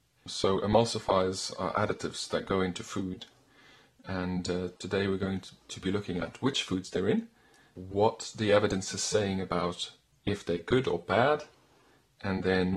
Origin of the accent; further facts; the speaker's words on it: Belgium; I'm from Belgium. I love dairy.